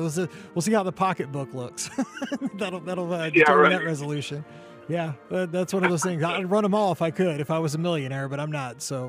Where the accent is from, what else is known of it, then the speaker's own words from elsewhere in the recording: St. Louis, Missouri, United States; I'm from St. Louis.